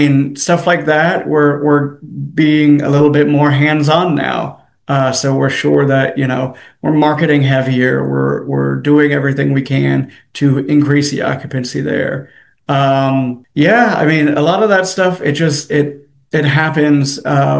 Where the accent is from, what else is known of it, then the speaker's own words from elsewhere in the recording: California, United States; now in South Carolina, United States; So I wasn't in California. I'm from California.